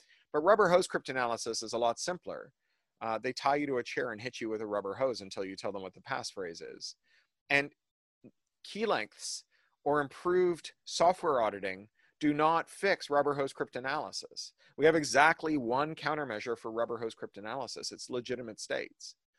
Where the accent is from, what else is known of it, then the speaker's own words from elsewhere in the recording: Canada; now in United States; As a Canadian living in the US, I don't get a vote.